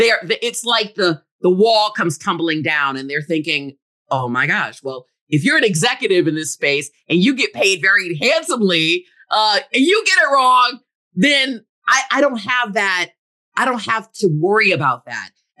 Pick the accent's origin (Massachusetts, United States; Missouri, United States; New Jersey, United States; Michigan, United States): Michigan, United States; Rochester Hills; way back in the day when I was growing up in Michigan and Rochester Hills, where I knew nothing else but being either the only African-American in the restaurant, in the class, in the school.